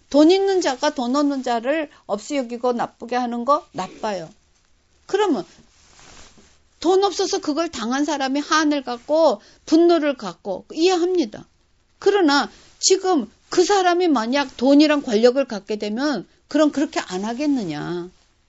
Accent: South Korea; 저는 일본하고 한국을 이렇게 보면서, 전 한국 사람이잖아요.

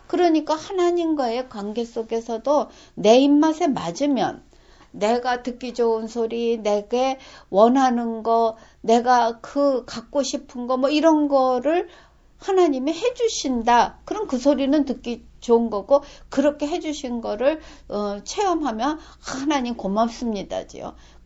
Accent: South Korea; also born or lived in Japan; 제가 이제 한국에서 태어나서 자라면서 한국에 해 뜨는 나라였어요. 그렇게 자랐는데 일본에 가서 살다 보니까

